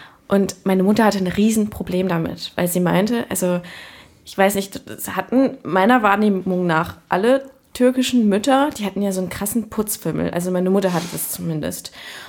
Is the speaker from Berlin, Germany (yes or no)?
no; Cologne, North Rhine-Westphalia, Germany; ich bin in Köln-Kalk aufgewachsen